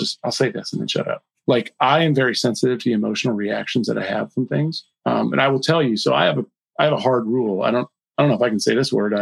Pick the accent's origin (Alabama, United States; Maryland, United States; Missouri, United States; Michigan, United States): Michigan, United States; Flint; So I grew up in a really rough area. I grew up in Flint, Michigan.